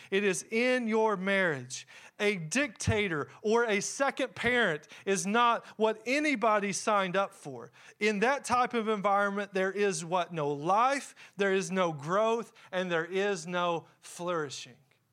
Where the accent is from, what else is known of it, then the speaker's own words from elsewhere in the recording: Kentucky, United States; And we're from Eastern Kentucky. We know what trees are.